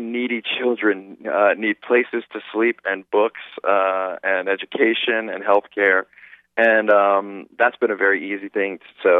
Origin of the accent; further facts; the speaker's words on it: New Orleans, Louisiana, United States; Well, you know, we grew up in the suburbs, and what was great about that is we were kind of free to roam